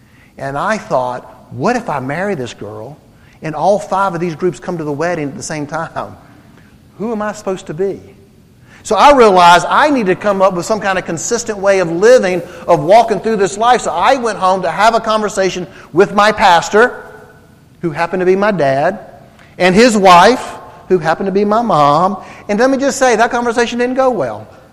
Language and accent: English; Blythewood, South Carolina, United States; I was talking about growing up in Blythewood and hunting and fishing